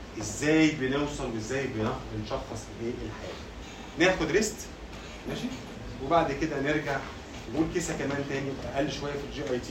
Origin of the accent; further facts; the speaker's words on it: Egypt; احنا عندنا في مصر في حاجه اسمها قرار علافه الايه الدوله